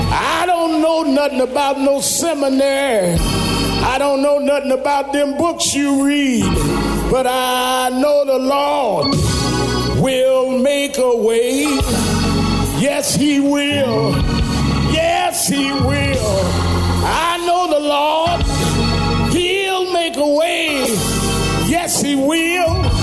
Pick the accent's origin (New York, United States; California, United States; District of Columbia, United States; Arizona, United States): New York, United States; New York City; I was born and raised in Brooklyn, but she moved back down to Alabama.